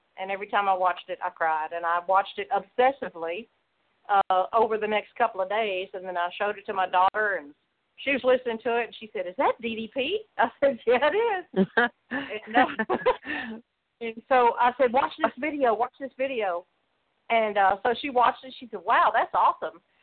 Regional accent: Mid-South, United States; and I grew up in the Mid-South close to Memphis, and wrestling is a requirement in that area

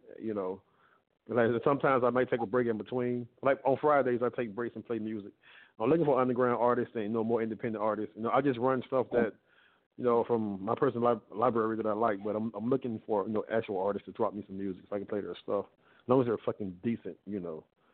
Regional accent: the South, United States; You know, growing up in the South and, you know, just, you know, seeing so much nonsense we've been seeing the last few years

